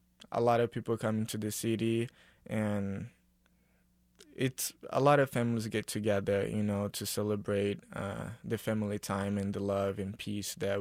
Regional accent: Rio de Janeiro, Brazil; now in Kansas City, United States; I'm from Rio de Janeiro.

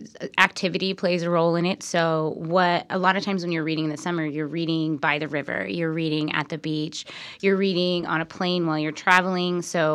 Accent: Portland, Oregon, United States; I grew up in Portland, and I worked at the Lloyd Center Barnes & Noble for all of undergrad and even into grad school a bit.

